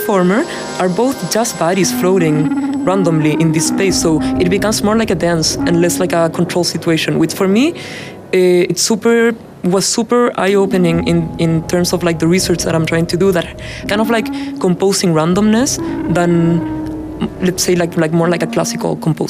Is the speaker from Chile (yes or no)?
yes; Chile; now in Boston, United States; I'm an artist from Chile, and now I'm based in Boston while I'm doing a PhD in media arts and sciences.